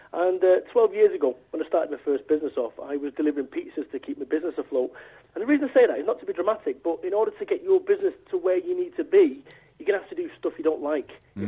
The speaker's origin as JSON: {"language": "English", "town": "Salford", "region": "North West England", "country": "United Kingdom", "said": "I'm from Salford, Manchester."}